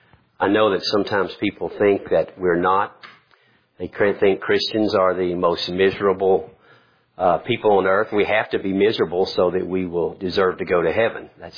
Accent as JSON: {"language": "English", "town": "Winston-Salem", "region": "North Carolina", "country": "United States", "tie": "born or raised there", "said": "Not long ago, I was in Winston-Salem, my hometown, my home state of North Carolina."}